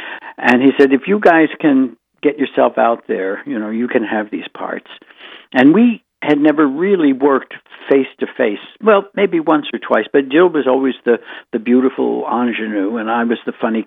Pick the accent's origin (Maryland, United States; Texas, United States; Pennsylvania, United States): Maryland, United States; Baltimore; born there; I was born in Baltimore.